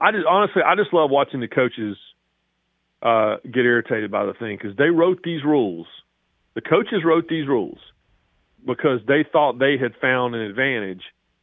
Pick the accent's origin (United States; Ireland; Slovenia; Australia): United States; Raleigh, North Carolina; and I grew up in Raleigh, as you said, and the first basketball postseason that I really watched was in 83.